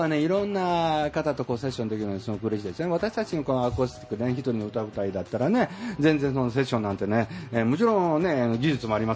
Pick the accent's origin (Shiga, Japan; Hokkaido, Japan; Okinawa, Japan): Shiga, Japan; Eigenji; 私も茶どころ、茶はまんどころとか言いながら永源寺なんですよ